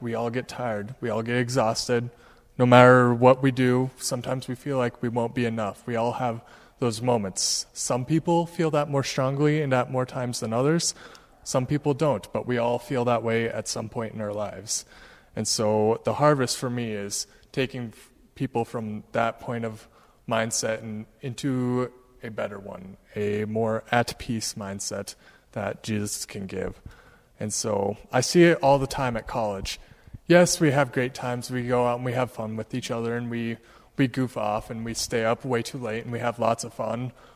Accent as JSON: {"language": "English", "town": "Pierre", "region": "South Dakota", "country": "United States", "said": "I hail from Pierre, but I am a current student at Dakota Wesleyan University."}